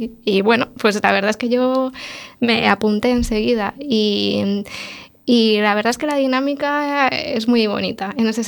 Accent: Madrid, Community of Madrid, Spain; now in A Coruña, Spain; Sí, yo soy de Madrid, pero llevo ya 5 años en Galicia y nada.

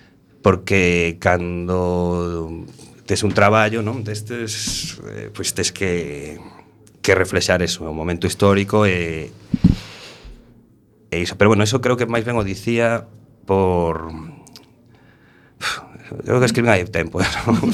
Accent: A Coruña, Galicia, Spain; Bueno, eu marchei de Coruña, voltei.

